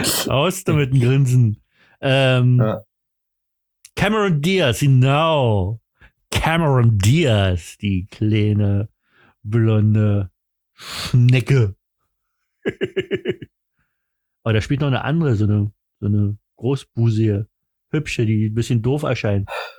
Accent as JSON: {"language": "German", "region": "Berlin", "country": "Germany", "said": "Ich bin richtiger Berliner, Alter."}